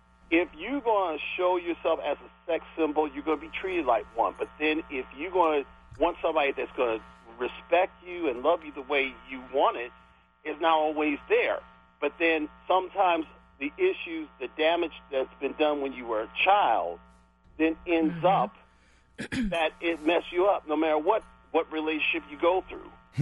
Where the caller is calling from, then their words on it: Washington, District of Columbia, United States; from Northeast DC, regular caller.